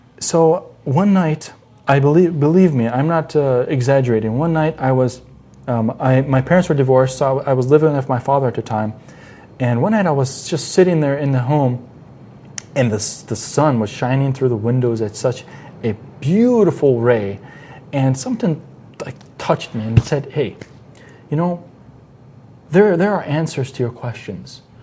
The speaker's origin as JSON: {"language": "English", "town": "Chicago", "region": "Illinois", "country": "United States", "said": "I'm from Chicago, if I'm going to take a trip down to Florida, there is only one way I can go, and that's I'm living in Chicago"}